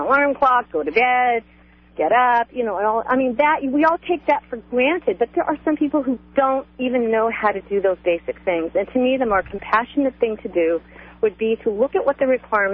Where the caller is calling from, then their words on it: Granite Bay, California, United States; I'm from Granite Bay.